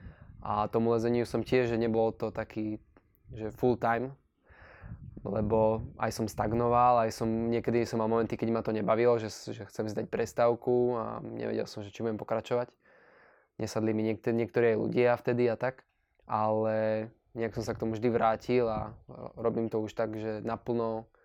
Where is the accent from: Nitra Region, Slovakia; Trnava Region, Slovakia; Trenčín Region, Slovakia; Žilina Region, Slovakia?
Trenčín Region, Slovakia; Handlová; No, tak pochádzam z Handlovej, aj som sa tu narodil, aj začal liesť. Som tu v podstate doteraz. Mám 22 rokov